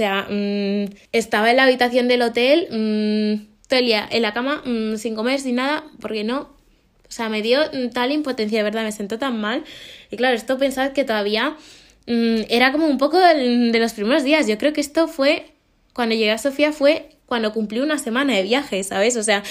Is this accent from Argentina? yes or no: no; Spain; soy española. Dudo que seas tan tonta de pensar que un español querría inmigrar a Bulgaria.